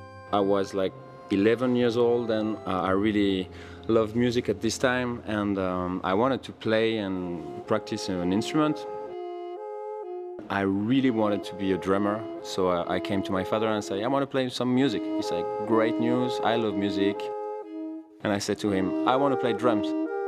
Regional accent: France; from France.

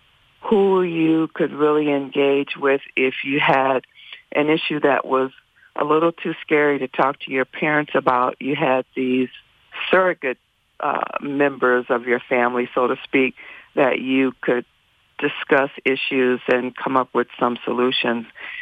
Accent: Chicago, Illinois, United States; as well as growing up in Chicago, where there were lots of opportunities to really experience live music

